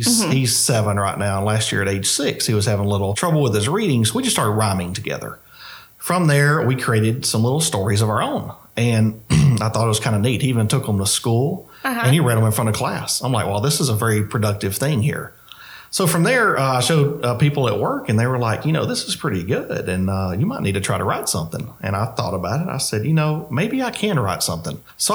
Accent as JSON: {"language": "English", "town": "Crockett", "country": "United States", "tie": "born or raised there", "said": "Yes, I am. I'm 43 years old. I'm from Crockett. I went out of state for school a little bit, but came back here because I have a big family here."}